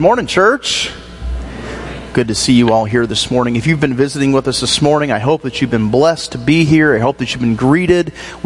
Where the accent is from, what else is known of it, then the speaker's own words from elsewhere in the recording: Michigan, United States; my family had just dropped me off in Missouri. We grew up in Michigan